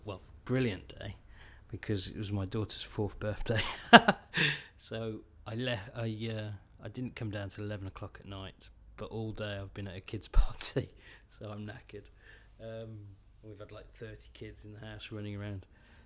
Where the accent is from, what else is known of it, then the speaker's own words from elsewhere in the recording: Worcester, West Midlands, United Kingdom; So Worcester, no one knows where Worcester is. You say, I'm from Worcester, and they say, where's that?